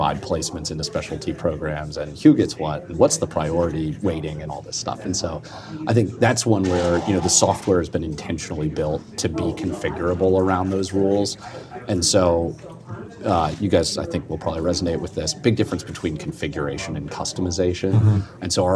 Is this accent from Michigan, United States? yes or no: yes; Kalamazoo, Michigan, United States; I'm from Kalamazoo.